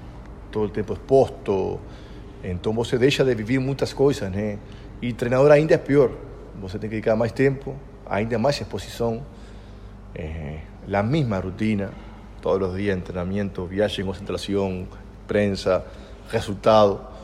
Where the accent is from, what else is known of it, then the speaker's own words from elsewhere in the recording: Uruguay; now in São Paulo, Brazil; como buen uruguayo, tenemos mil defectos, pero tenemos palabras